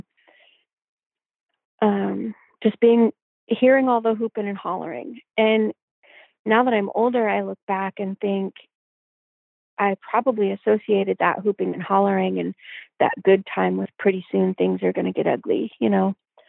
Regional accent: Olympia, Washington, United States; born there; I was born in Olympia, Washington in 1973, June 1973. And Olympia is about 10, 15 miles outside of the Nisqually Reservation.

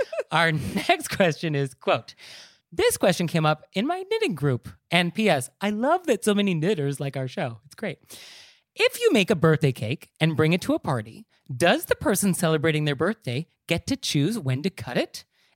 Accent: United States; now in New York, United States; I mean, I live in New York, but at the end of the day, I'm not a New Yorker. But I experience this when I travel abroad where people make comments about the United States. And I feel sort of obligated to defend my country

